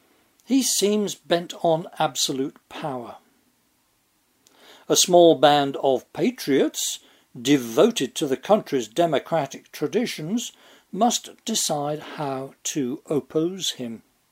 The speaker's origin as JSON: {"language": "English", "region": "England", "country": "United Kingdom", "tie": "born or raised there", "said": "the member elected by my hometown in England, as it happens, was shot dead in the lobby of the House of Commons."}